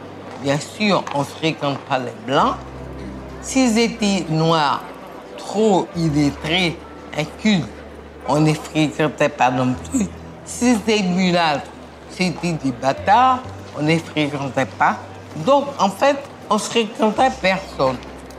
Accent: Pointe-à-Pitre, Guadeloupe; born there; Je suis née à Pointe-à-Pitre, dans la petite île de Guadeloupe. Mes parents étaient des gens aisés

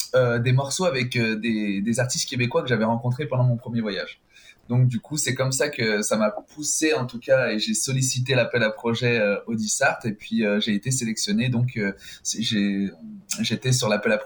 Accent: Lyon, Auvergne-Rhône-Alpes, France; je suis né à Lyon, c'est ça, et j'ai grandi à Lyon, mais mon papa est d'origine martiniquaise et j'ai eu la chance d'y aller passer pas mal de temps les étés là-bas quand j'étais plus jeune.

